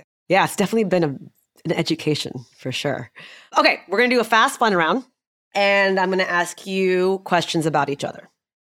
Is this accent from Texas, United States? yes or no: yes; Houston, Texas, United States; also born or lived in Bangalore, India; I'm in my 40s and I grew up in Houston, went to UT Austin. I was around South Asians all the time, went to Hindu camps every year, lived in India twice, lived in Bangalore, by the way.